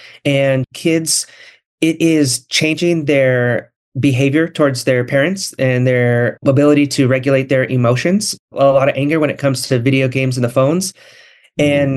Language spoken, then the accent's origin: English; Ketchikan, Alaska, United States; And so we went and did an event back in my hometown, back in Little Ketchikan, Alaska.